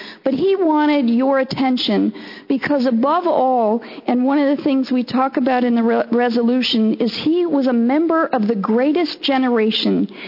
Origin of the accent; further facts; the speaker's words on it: Reedsport, Oregon, United States; also born or lived in Eugene; But I came from Reedsport, Oregon, a little tiny town that has lost a lot of people because their economy has gone bad.